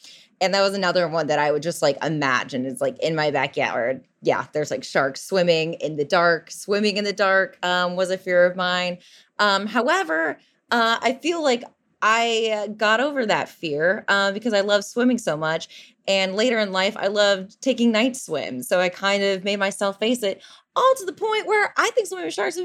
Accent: Great Lakes, United States; I grew up right on Lake Michigan.

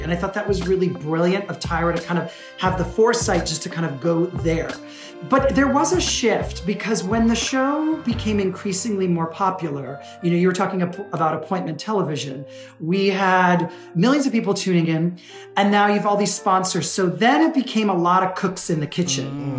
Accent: United States; born there; I was born in the States, but I went at the age of seven and, you know, stayed with my family and where they lived under that regime.

